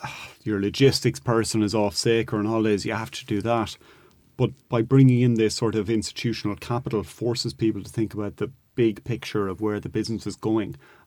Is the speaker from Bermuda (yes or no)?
no; Enniscorthy, County Wexford, Ireland; I'm from Enniscorthy.